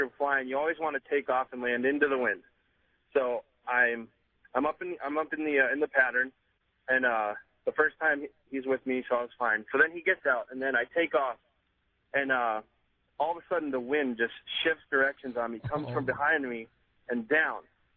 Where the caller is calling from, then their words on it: Enfield, Connecticut, United States; I'm calling from Enfield, Connecticut.